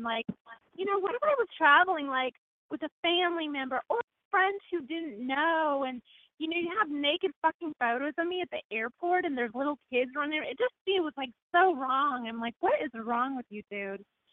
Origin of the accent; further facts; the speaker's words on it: Portland, Oregon, United States; I flew into Portland. That's my hometown, for my high school reunion.